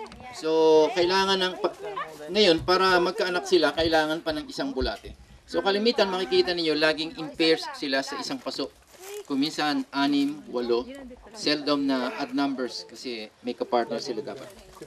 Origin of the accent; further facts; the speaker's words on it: Lipa, Calabarzon, Philippines; And the best, sa amin sa Lipa, maraming kakawate